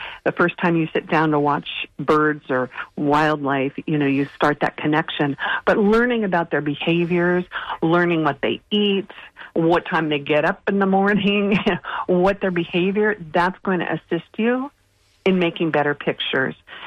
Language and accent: English; California, United States; now in Florida, United States; I'm actually from California. I moved to Florida 5 years ago.